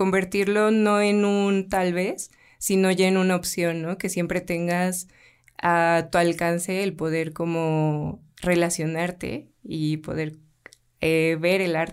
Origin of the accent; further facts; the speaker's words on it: Guerrero, Mexico; now in Xochitepec, Mexico; Sí, pero yo vivo a la altura de Xochitepec. Yo en realidad soy de Guerrero.